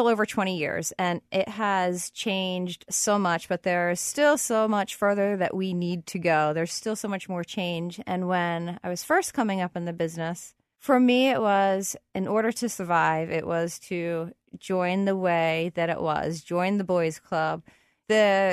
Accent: Philadelphia, Pennsylvania, United States; I grew up in the Northeast in Somerton. And I went to high school at Mount St. Joe's Academy. You know, I went to college at St. Joe's. I went to the restaurant school. I've been here my whole life.

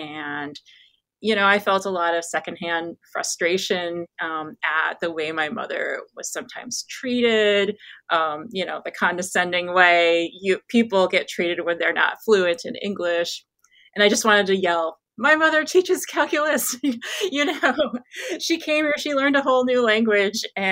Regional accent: Midwest, United States; born and raised in America, I couldn't feel more American, specifically Midwestern. I can't speak Korean.

